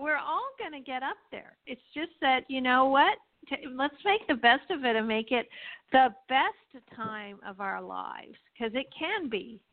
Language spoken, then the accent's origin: English; London, United Kingdom; also born or lived in Montreal / California; I grew up in London and Montreal and California. So I'm a British citizen, Canadian citizen, and an American citizen. I'm also Pakistani